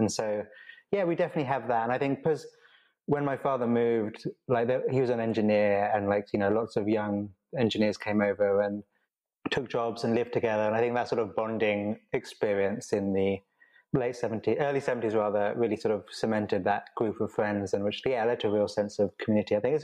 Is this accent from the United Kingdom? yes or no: yes; London, United Kingdom; born there; I was born in London. So my parents moved in the UK.